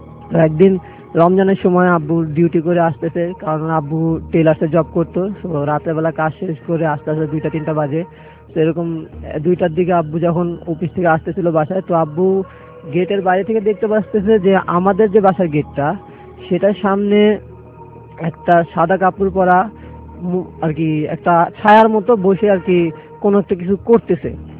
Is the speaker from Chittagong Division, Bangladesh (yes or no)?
no; Dhaka, Dhaka Division, Bangladesh; 2003 সালে আমি তখন ক্লাস 3-তে পড়ি। তো আমরা থাকতাম ধানমন্ডি, ওইখান থেকে আমরা জিগাতলা ট্রান্সফার করি আর কি, জিগাতলা যাই।